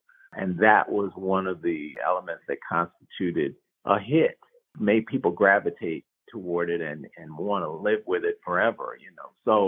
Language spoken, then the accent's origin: English; New York City, New York, United States; Well, I'm thinking about a different era now when I think about my time in New York. Growing up there, playing there.